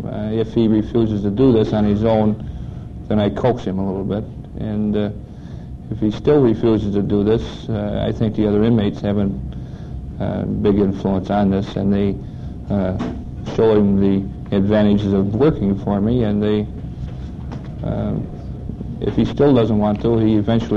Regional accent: Attica, New York, United States; I'm from Attica.

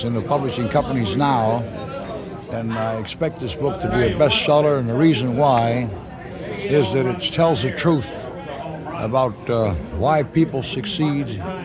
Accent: Braddock, Pennsylvania, United States; I'm from Braddock. I was in business in Braddock for over 34 years.

